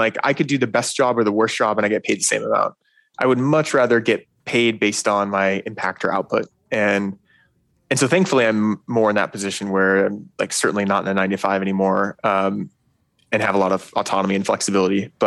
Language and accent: English; Eugene, Oregon, United States; But yeah, I grew up in Eugene, Oregon, middle class family.